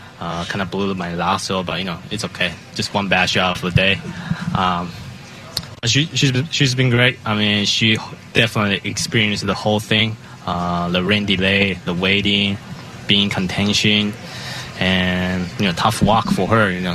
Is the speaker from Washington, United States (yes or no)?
yes; Seattle, Washington, United States; Oh, I love playing golf like this. Well, I'm from Seattle, so